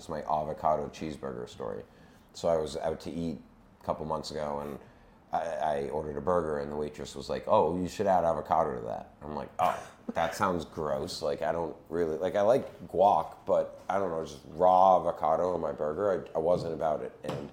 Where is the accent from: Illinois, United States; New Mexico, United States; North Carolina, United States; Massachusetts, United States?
Massachusetts, United States; Boston; I'm an uncle up there and I grew up in Boston and I know Boston. Boston was very comfortable.